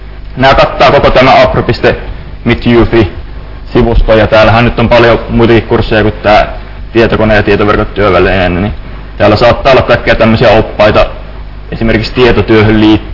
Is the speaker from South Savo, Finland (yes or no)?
no; Ostrobothnia, Finland; oon kotoisin Pohjanmaalta. Se ehkä kuuluu tässä mun murteissa.